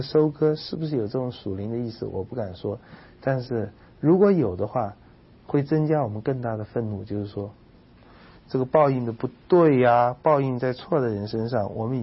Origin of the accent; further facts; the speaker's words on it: China; 全世界都有，我们中国人都有